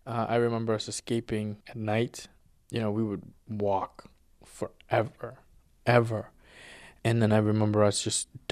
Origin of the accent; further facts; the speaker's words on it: Cambodia; Sometimes my kids are kind of confused that we're from Cambodia. Like, what do you mean you're from Cambodia? We live here.